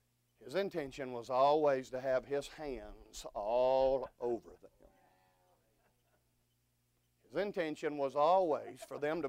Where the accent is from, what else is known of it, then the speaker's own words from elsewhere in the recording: Mississippi, United States; I told you Tuesday morning, I'm from Mississippi. We have our own language.